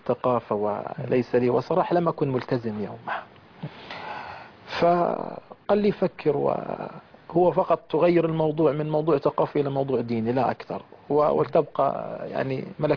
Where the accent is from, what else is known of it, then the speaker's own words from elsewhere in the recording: Palestine; أنه كان عندنا في فلسطين شهداء وفي غزة